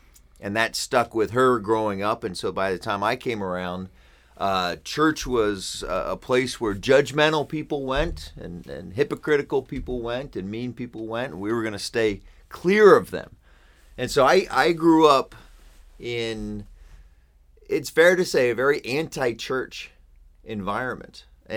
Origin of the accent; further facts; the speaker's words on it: Lancaster, Pennsylvania, United States; I am from Lancaster, Pennsylvania. I was born and raised here. I was born in Lancaster General Hospital right down the street. And yeah, I've lived here most of my life.